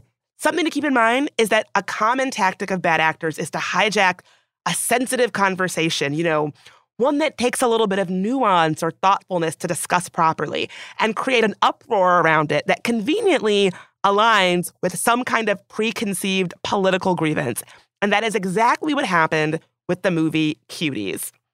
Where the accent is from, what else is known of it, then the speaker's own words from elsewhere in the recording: Southern US, United States; growing up in the South, sometimes those dance squads were a little bit questionable.